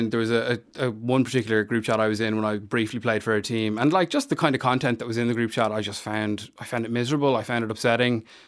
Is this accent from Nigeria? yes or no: no; Dublin, Leinster, Ireland; Yeah, I'm from Dublin. Yeah, from Fairhouse. Up Dublin 24.